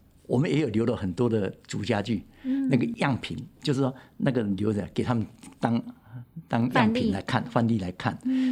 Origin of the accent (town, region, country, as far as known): Taiwan